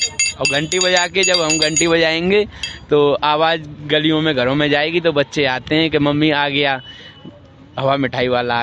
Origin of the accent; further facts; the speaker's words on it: Chachpur Batela, Uttar Pradesh, India; हम हैं जिला हाथरस, गांव चाचपुर बटेला।